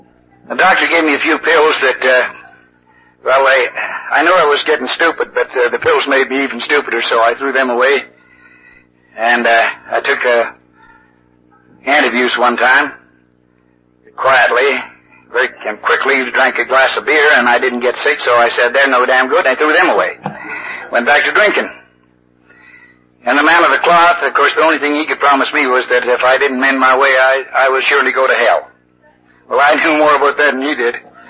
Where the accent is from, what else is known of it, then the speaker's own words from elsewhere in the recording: British Columbia, Canada; But I come from British Columbia, which some of you may not be up on your geography. It's Canada's most westerly province.